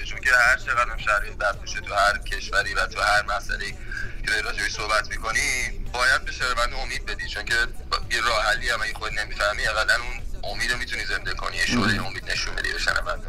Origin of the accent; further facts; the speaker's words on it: Iran; من تو همون مملکت بزرگ شدم و تو همون سنایی که شما بودیم منم تو همون کشور بودم،